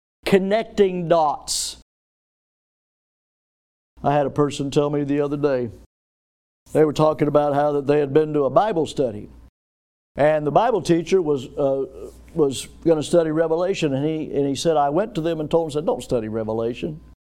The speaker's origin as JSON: {"language": "English", "town": "Milton", "region": "Florida", "country": "United States", "tie": "born there", "said": "I thank God every day that I was born in Milton, Florida, of all places."}